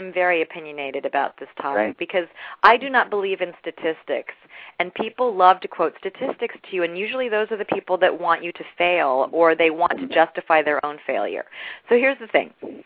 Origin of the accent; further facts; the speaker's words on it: Virginia, United States; But I was born in Virginia, you guys. I grew up watching the Brady Bunch and the Partridge Family.